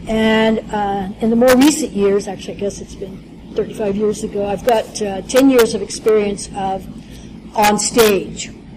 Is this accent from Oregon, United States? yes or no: yes; Portland, Oregon, United States; from Portland, Oregon.